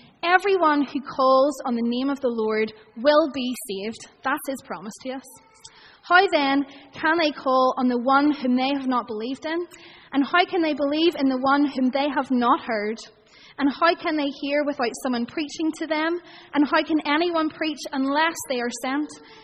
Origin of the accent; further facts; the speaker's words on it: Bangor, Northern Ireland, United Kingdom; I am from Bangor. I grew up in Bangor. I live there at the minute. A lot of my family live in Bangor, and they're thrilled that I have returned back home.